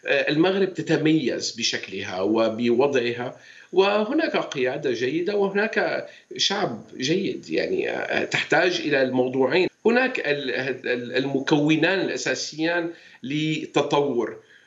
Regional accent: Syria; moved away; أنا السوري الأصل، ويعني نشأت في سوريا، لم أرى ذلك عندما كنت في سوريا

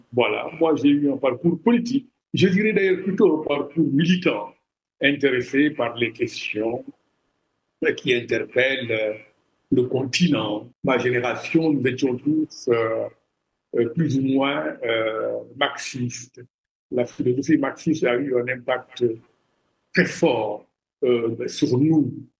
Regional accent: Senegal; Moi-même, je suis sénégalais, j'écris en Wolof.

